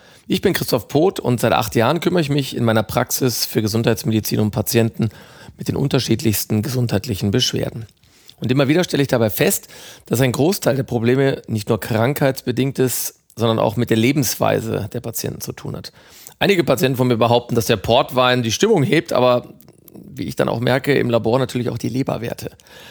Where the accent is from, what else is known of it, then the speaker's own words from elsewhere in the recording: North Rhine-Westphalia, Germany; Meine Heimat ist das Ruhrgebiet